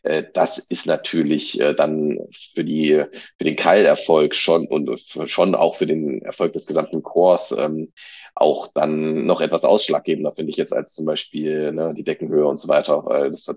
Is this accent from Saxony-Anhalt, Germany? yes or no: yes; Sangerhausen, Saxony-Anhalt, Germany; aus Sangerhausen in Sachsen-Anhalt.